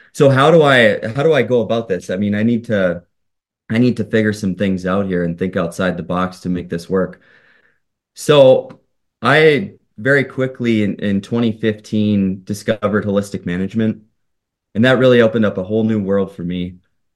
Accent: Alberta, Canada; my roots, I'm from Southern Alberta, grew up on a sort of a mixed farm near the Montana border.

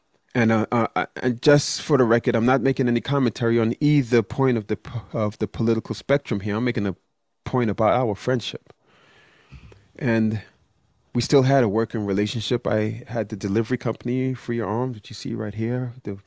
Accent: Brooklyn, New York, United States; I am black. We come from different backgrounds. He's from Connecticut. I am from Brooklyn, New York City.

